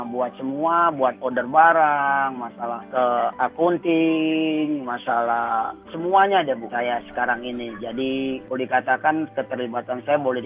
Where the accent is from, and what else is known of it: Indonesia